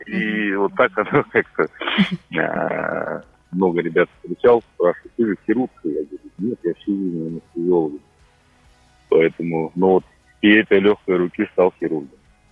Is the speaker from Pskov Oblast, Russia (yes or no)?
no; Vologda, Vologda Oblast, Russia; also born or lived in Khorinsk; Я родился в Хоринском районе, в селе Хоринск, тогда еще поселок. Хоринск в 81 году.